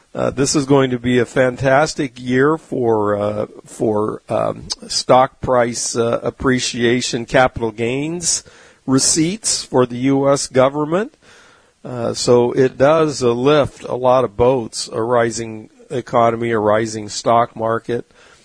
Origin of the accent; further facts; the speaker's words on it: California, United States; living in the low country in South Carolina. But I grew up in California. I'm used to mountains. I love mountains.